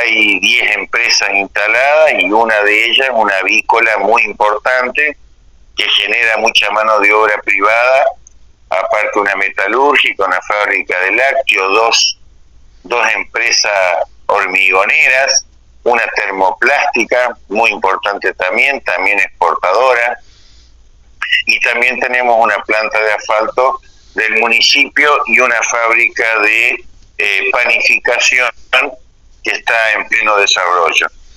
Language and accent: Spanish; Entre Ríos, Argentina; nosotros somos una localidad de Paraná Campaña, que en realidad Paraná y Paraná Campaña, es decir, somos un mismo departamento, pero la región es denominada Paraná Campaña